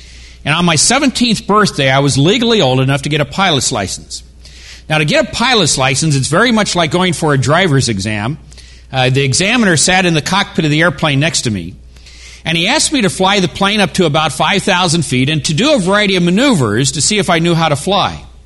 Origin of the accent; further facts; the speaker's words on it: Long Beach, California, United States; I grew up in Southern California, in Long Beach, California.